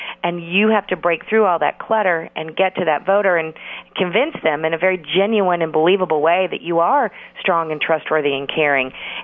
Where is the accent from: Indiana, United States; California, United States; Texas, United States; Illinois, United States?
Texas, United States; Houston; I was born and raised in Houston, Texas, not a bastion of liberalism for sure, but I was raised by a single mom